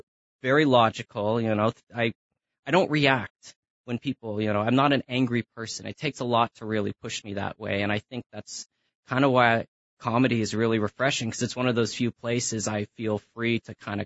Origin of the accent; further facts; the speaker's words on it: California, United States; No, actually, like most people, I'm not from here. I grew up in the Bay Area.